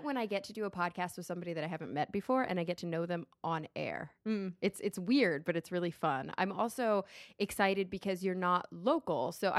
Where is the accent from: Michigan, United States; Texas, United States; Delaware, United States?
Texas, United States; Plano; I grew up in Texas, which was, you know, I grew up in Dallas, which is nice. Actually in Plano, which is a very nice suburb of Dallas.